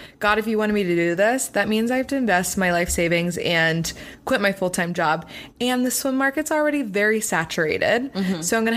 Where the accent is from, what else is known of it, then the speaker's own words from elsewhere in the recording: Pennsylvania, United States; I'm not from LA. I'm from Pennsylvania.